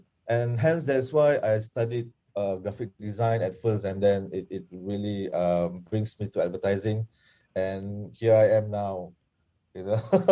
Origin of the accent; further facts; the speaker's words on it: Malaysia; So it could be Raya is one of the example of how we as Malaysian really brace to it.